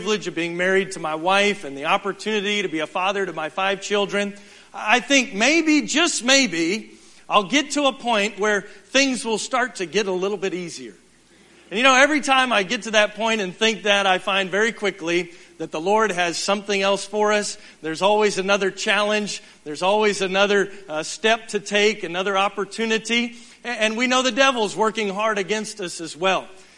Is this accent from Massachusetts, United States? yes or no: no; Houston, Texas, United States; It's wonderful growing up in Houston. You know, we like Houston a lot